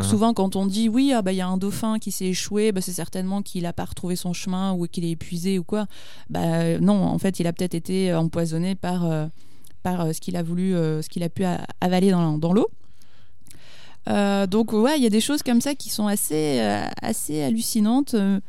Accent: Bordeaux, Nouvelle-Aquitaine, France; j'ai passé pas mal de temps sur le littoral atlantique parce que je viens de Bordeaux

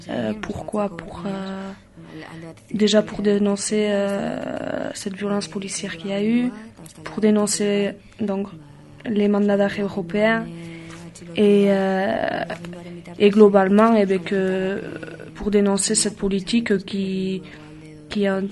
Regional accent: Nouvelle-Aquitaine, France; oui, on est de Chegui, et oui, on va continuer à revendiquer nos droits à militer politiquement, et on va continuer donc cette bataille politique ici au Pays Basque Nord.

